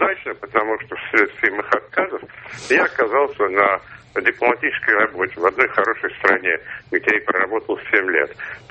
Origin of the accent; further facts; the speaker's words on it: Moscow, Russia; Я москвич в нескольких поколениях. Ага. И довольно немолодой.